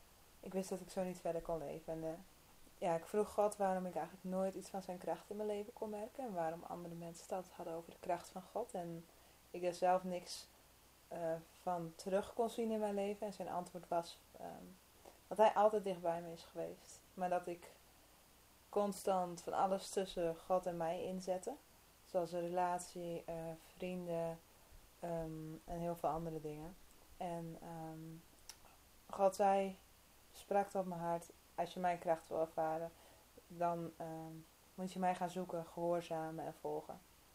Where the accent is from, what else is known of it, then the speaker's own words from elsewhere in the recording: Netherlands; moved away as an adult; now in Sydney, Australia; Ik kom uit Nederland oorspronkelijk. Ik ben nu 2 jaar of 1,5 jaar in Sydney.